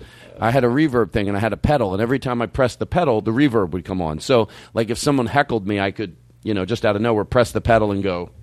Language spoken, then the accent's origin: English; Philadelphia, Pennsylvania, United States; So anyway, I'm from Philadelphia